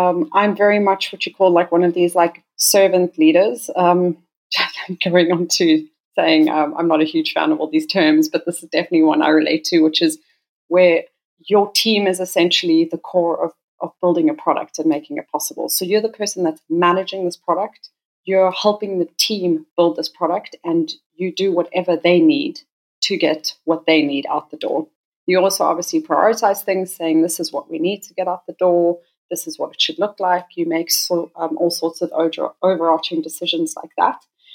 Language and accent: English; South Africa; Thanks for having me. I'm originally from South Africa, hence the weird accent